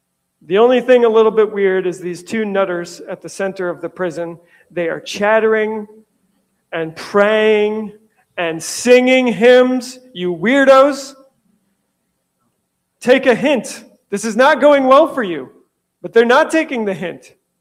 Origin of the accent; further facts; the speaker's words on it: Marathon, Ontario, Canada; born there; I was born in Marathon, Ontario.